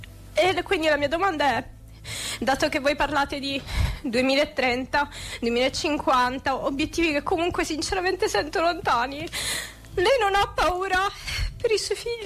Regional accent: Sicily, Italy; la mia terra brucia. In questi giorni in Sicilia sta bruciando tutto.

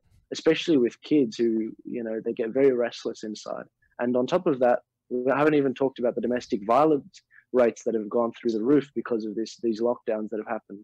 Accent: Australia; I mean, I was on one of the last cruise ships to safely go on as an Australian

